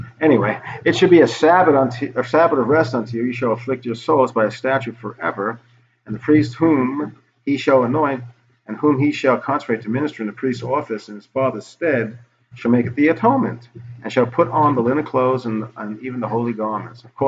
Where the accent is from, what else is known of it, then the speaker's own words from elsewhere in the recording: New York, United States; I'm sorry if I'm speaking fast. I'm from New York.